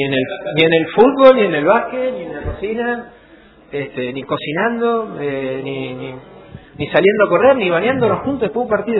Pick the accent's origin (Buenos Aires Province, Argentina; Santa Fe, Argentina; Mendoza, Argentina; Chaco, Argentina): Buenos Aires Province, Argentina; Lomas de Zamora; En la familia en que yo me crié, y en el barrio en el que yo me crié, yo soy de Lomas